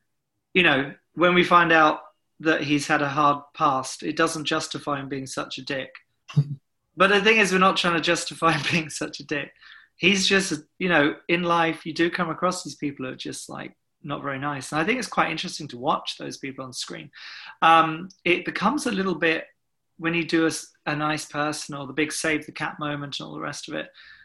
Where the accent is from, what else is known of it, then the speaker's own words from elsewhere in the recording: Hastings, South East England, United Kingdom; Emily Booth was growing up in Hastings as well, so we're the two horror kids from Hastings